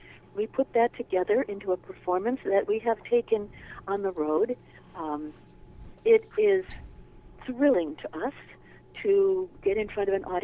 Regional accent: Ohio, United States; moved away as an adult; now in Corvallis, United States; I grew up in Ohio. And my husband and I lived in Cleveland.

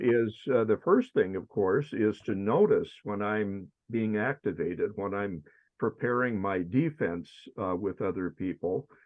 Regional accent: Ashland, United States; When I was growing up in Ashland, up in the northern reaches of the state

